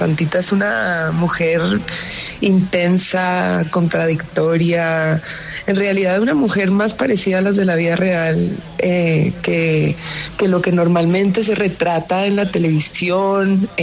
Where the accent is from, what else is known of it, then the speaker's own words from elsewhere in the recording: Colombia; obviamente soy colombiana, soy paisa, soy costeña, siempre he tenido como esa dualidad de identidades. Ahora ya no es dualidad, ahora hay más. Y ahora se sumó el norte de México